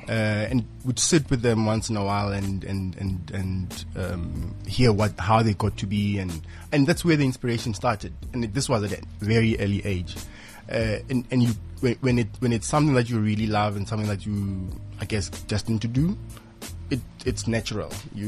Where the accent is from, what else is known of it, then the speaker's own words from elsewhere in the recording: Limpopo, South Africa; Besides, I'm from Limpopo, my man.